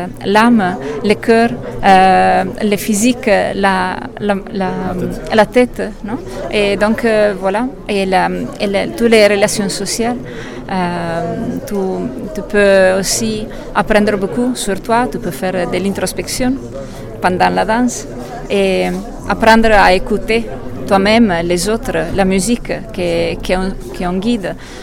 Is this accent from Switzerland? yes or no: no; Italy; French is a second language; now in Barcelona, Spain; Si, bon, je suis italienne, je vis à Barcelone. Et oui, donc je suis déjà un mix de cultures.